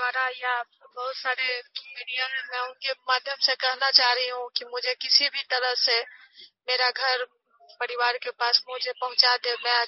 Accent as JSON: {"language": "Hindi", "town": "Madhubani", "region": "Bihar", "country": "India", "said": "मैं बिहार मधुबनी से हूँ"}